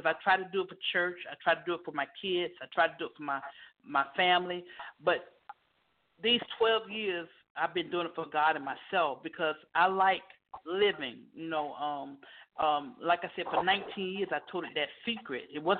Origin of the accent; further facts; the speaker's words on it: Florida, United States; I was sitting in a crack house in Daytona because, like I said, I'm originally from Florida.